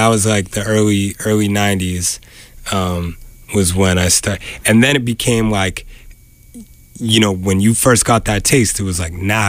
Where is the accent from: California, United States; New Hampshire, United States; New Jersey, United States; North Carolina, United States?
New Hampshire, United States; Exeter; Growing up in New Hampshire, you know, the only way that you got hip hop was by word of mouth.